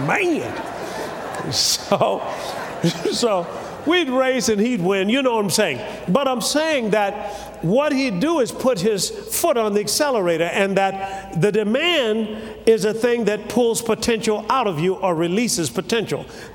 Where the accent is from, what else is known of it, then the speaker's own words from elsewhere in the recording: Tuskegee, Alabama, United States; And I was brought up in Tuskegee, Alabama, and they had the old air base